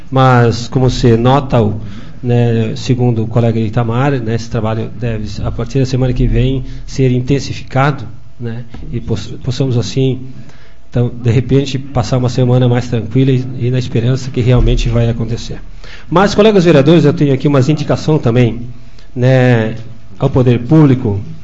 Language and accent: Portuguese; Várzea do Agudo, Brazil; Várzea do Agudo é minha terra natal, né?